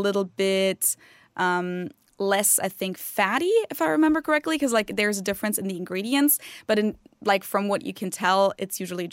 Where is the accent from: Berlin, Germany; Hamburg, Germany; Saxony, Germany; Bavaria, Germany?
Bavaria, Germany; Munich; my street that I live on, where I grew up in Munich, it's a direct connection to two lakes in the area.